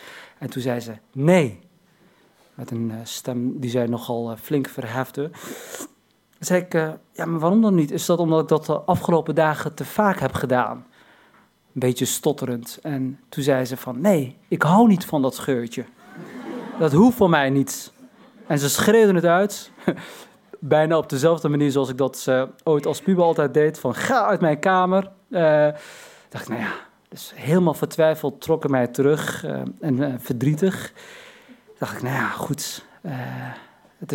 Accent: Morocco; now in Netherlands; ik ben geen Turk, maar een Marokkaan.

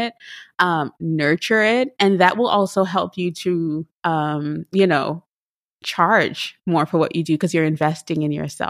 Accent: Trinidad & Tobago; I am from Trinidad and Tobago.

